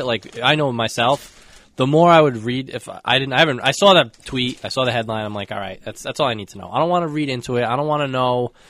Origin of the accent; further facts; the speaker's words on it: Rhode Island, United States; We're from Rhode Island